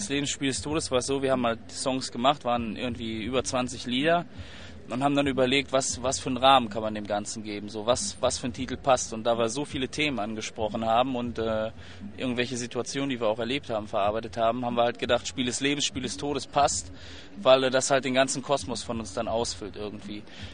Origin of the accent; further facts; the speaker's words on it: Cologne, North Rhine-Westphalia, Germany; Das heißt, wir kommen nicht aus Stuttgart, Frankfurt oder Hamburg, sondern aus Köln.